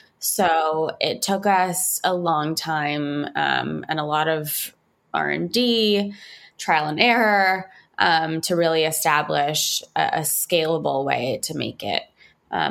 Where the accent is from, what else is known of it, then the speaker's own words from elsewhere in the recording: Montreal, Quebec, Canada; now in New York City, United States; I was born and raised in Montreal, which is actually separately a fantastic food city.